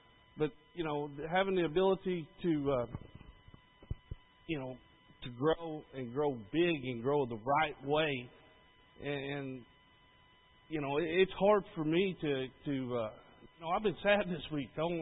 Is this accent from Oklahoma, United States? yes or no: yes; Durant, Oklahoma, United States; I'm not from Ada. I grew up in Durant.